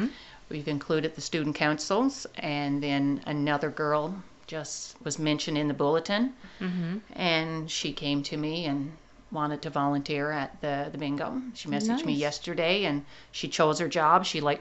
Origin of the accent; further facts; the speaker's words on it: Quebec, Canada; because I'm from the North Shore, Lower North Shore.